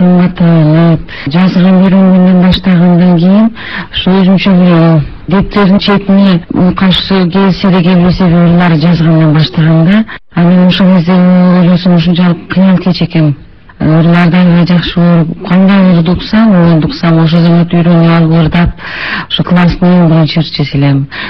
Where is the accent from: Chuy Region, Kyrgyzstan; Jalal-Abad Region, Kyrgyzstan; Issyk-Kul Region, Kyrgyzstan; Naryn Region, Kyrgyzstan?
Issyk-Kul Region, Kyrgyzstan; ысык көлүн жээгинде чоңойдум.